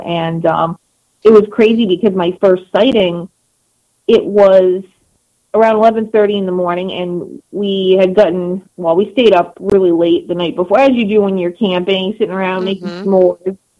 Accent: Rhode Island, United States; because I grew up in Rhode Island, the ocean state, and I grew up on the ocean up until the age of 7, and then I moved, like, 5 miles away to my grandmother's house, which was on a lake.

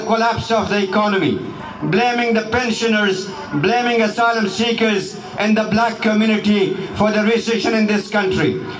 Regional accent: Afghanistan; now in United Kingdom; this is a propaganda machine, which I came from Afghanistan, when the war criminal Tony Blair and Bush, they were saying that we have to change the regime in Afghanistan and Iraq

